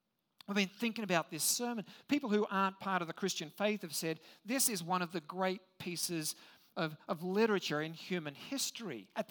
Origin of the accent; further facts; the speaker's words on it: Sydney, New South Wales, Australia; also born or lived in Perth; As a kid, I grew up in Sydney, Australia. You probably can't tell. I was actually born in Perth on the west coast, ended up growing up in Sydney, and used to spend a lot of time down the beach.